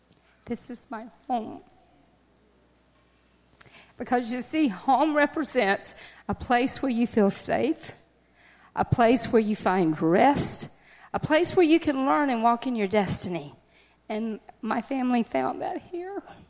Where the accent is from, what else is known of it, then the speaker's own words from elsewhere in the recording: the South, United States; You can tell I'm from Southern USA. I've got all kinds of little sayings like that.